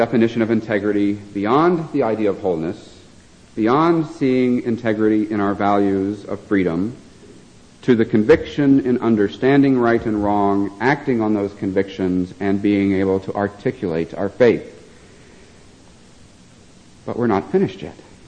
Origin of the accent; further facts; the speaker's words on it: Charleston, South Carolina, United States; I grew up mostly in Charleston, South Carolina, and in my teenage years I went to the Southern Baptist Church.